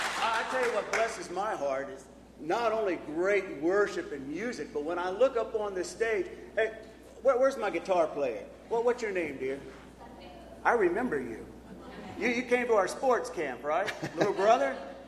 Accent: Hattiesburg, Mississippi, United States; We're from Hattiesburg, Mississippi. That's in the deep south. We only have two seasons of the year, summer and New Year's.

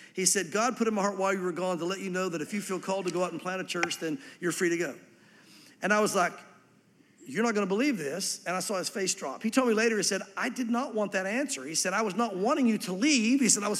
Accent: Knoxville, Tennessee, United States; Lord, if you want to send me back to Knoxville, I'm from Tennessee, or whatever the case might be, I'm willing to go

